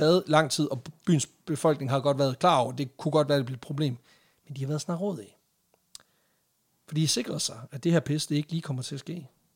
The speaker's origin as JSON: {"language": "Danish", "region": "Jutland", "country": "Denmark", "said": "der kan man godt mærke, at vi er fra Jylland"}